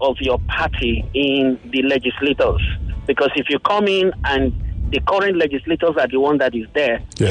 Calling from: Lekki, Lagos, Nigeria; I'm calling from Lekki.

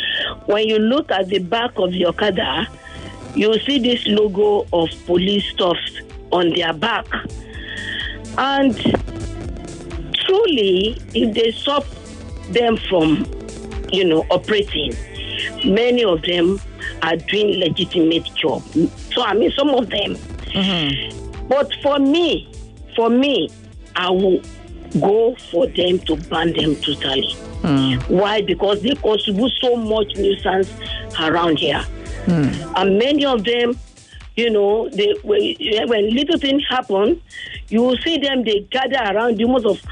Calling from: Oshodi, Lagos, Nigeria; I'm calling from Oshodi, Mafuluku, precisely.

